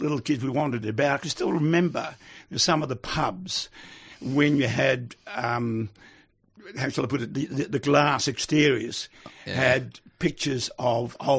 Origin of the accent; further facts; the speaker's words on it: Netherlands; now in Australia; So that was one reason why we emigrated from Holland to Australia.